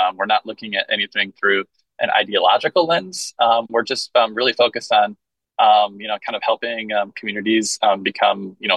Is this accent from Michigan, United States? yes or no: yes; Michigan, United States; I reported for a couple of years in my home state of Michigan at Bridge Magazine, which is a nonprofit there.